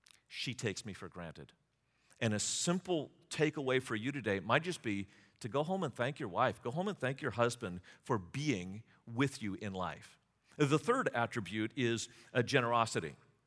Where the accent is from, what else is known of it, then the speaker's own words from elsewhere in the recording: United States; I'm always thinking about something else and being somewhere else. Probably because I'm an American, to be honest with you.